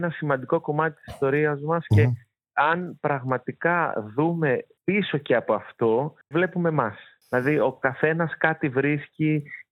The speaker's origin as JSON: {"language": "Greek", "town": "Thessaloniki", "region": "Central Macedonia", "country": "Greece", "said": "στη Θεσσαλονίκη, την ιδιαίτερη πατρίδα μου"}